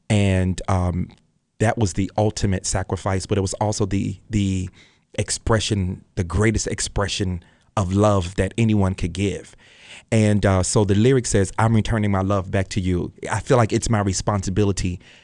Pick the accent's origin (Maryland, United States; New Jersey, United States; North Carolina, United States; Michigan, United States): Maryland, United States; Baltimore; I'm from Baltimore originally, so I went back home to record to capture a piece of home.